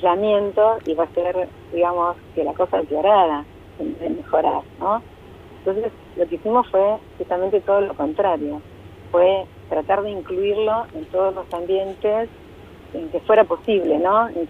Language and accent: Spanish; La Plata, Buenos Aires Province, Argentina; Sí, nosotros somos de La Plata